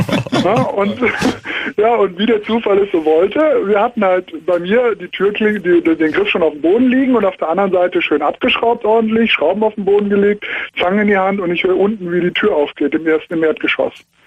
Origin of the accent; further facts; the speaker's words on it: Cologne, North Rhine-Westphalia, Germany; now in Munich, Germany; Ja, ich komme eigentlich aus Köln, das wäre noch weiter, aber bin hier in der Diaspora in München.